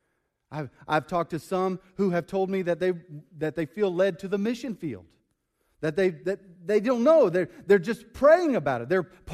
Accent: Jamaica; I want to do something for the poor children in my hometown in Jamaica.

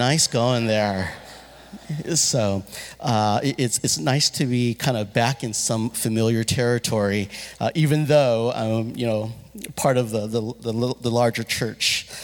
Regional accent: United States; even as an American, whether it be in Hong Kong or Mexico, I kind of filter a lot of things through my American experience.

